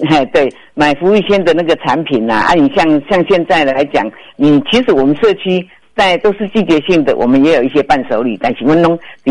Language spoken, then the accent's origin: Chinese; Chiayi, Taiwan; 我像我们是嘉义人来讲啊